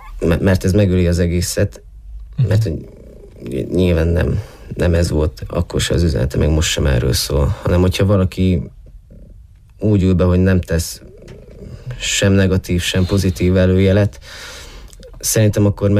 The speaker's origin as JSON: {"language": "Hungarian", "region": "Szabolcs-Szatmár-Bereg", "country": "Hungary", "moved": "yes", "lives_now": "Romania", "said": "A határ túlfeléről, Magyarországról, Fehérgyarmatról, pontosabban mellette egy kis faluból. Ez Szatmár-Németitől 40 kilométerre van a határ mellett."}